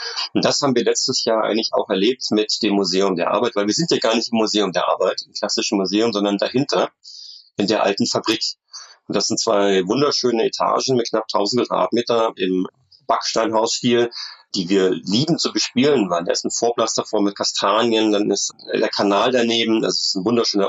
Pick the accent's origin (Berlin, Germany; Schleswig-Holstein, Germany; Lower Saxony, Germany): Berlin, Germany; das kann ich als Berliner sagen